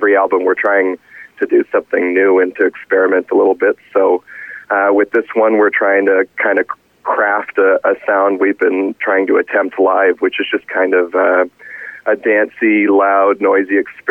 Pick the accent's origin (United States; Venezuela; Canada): Canada; Ontario; now in Halifax, Canada; And I'm from Ontario, and I came to Halifax about 4 years ago